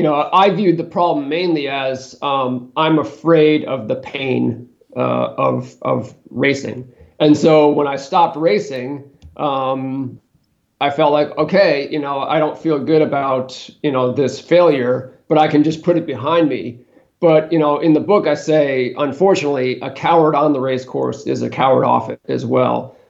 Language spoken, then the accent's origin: English; New Hampshire, United States; So I grew up in New Hampshire. I went to college in the Philadelphia area, and then I moved to California, to San Francisco specifically, to pursue a writing career.